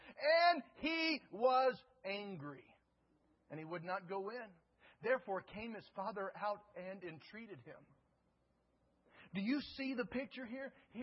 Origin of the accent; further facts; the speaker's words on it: North Carolina, United States; I grew up in North Carolina. I'm used to preaching to slower people.